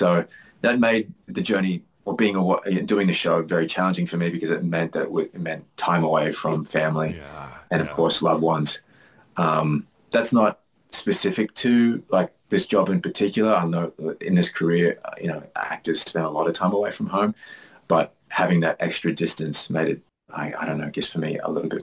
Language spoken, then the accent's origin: English; Australia; At the same time, I think as an Australian, we just want to tell stories